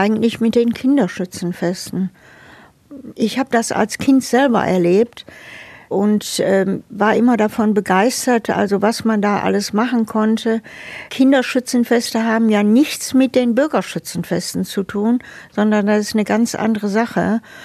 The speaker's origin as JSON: {"language": "German", "town": "Essen", "region": "North Rhine-Westphalia", "country": "Germany", "tie": "born or raised there", "said": "ich bin im Essener Norden groß geworden und der Essener Norden, der war schon immer grün, trotz Zechen."}